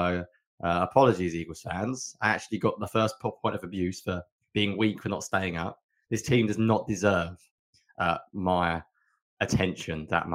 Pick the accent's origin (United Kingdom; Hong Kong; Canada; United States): United Kingdom; England; This game kicks off at, actually kicks off, you can tell I'm English, 8:15 your time.